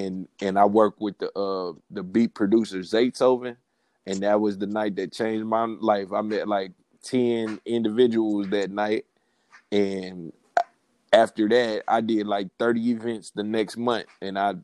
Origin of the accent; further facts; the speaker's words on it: Houston, Texas, United States; also born or lived in Seattle; Okay, I'm from Houston and I joined the military at 18.